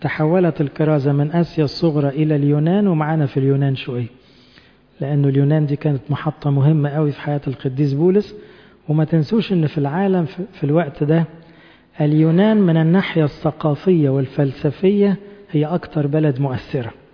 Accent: Egypt; يعني فكر الخلود في دماغنا كمصريين من كذا ألف سنة

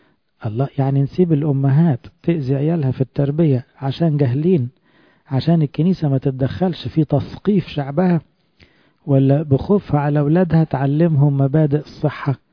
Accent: Egypt; إن إحنا مصريين وبنخاف على بلدنا

